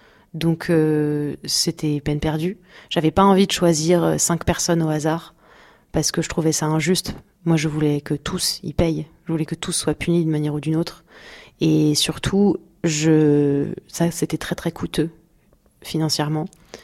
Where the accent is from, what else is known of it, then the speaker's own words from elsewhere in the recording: Paris, Île-de-France, France; born there; moi je suis née à Paris